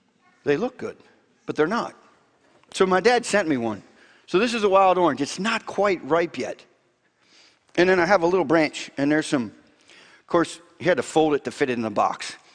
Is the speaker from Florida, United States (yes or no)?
yes; Florida, United States; I grew up in Florida, and as a junior high kid, I would go stomping in the swamp